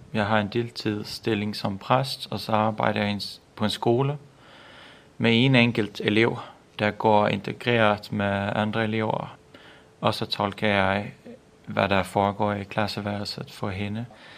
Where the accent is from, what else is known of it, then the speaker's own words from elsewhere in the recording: Växjö, Kronoberg County, Sweden; Danish is a second language; Jeg kommer fra Sydsverige, en by, der hedder Växjö. Og nu bor jeg i en lille by, 20 minutter uden for min hjemmeby. Så jeg er flyttet hjem endnu en gang.